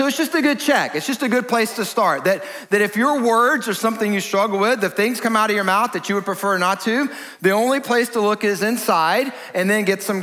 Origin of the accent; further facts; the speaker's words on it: Georgia, United States; now I was raised in Georgia, so we just say cuss, all right?